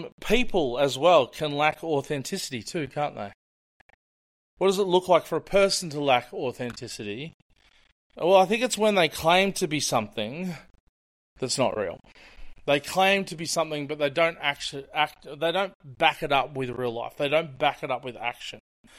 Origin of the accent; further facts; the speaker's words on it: Australia; being the Aussie white town kid